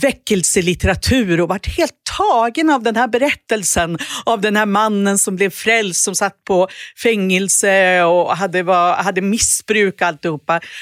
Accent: Dalarna County, Sweden; Och jag var hemma i Dalarna på sommarlovet

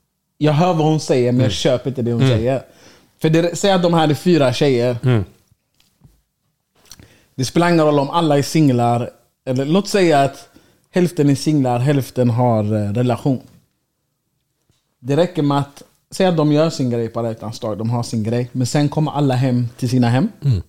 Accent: Gothenburg, Västra Götaland County, Sweden; Och så säger man till dem, jag kommer från Göteborg, du då?

